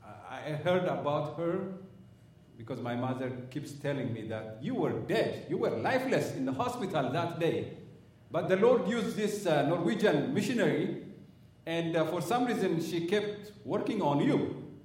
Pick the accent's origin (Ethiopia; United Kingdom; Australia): Ethiopia; You know, I came from Ethiopia, and I lived in a small town with my parents.